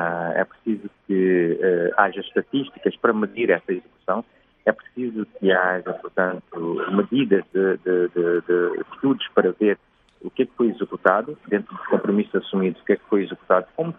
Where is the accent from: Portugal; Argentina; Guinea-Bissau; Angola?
Guinea-Bissau; é o meu país, mas eu tenho muita fé, como eu sempre digo, no povo guineense, na minha terra, na Guiné-Bissau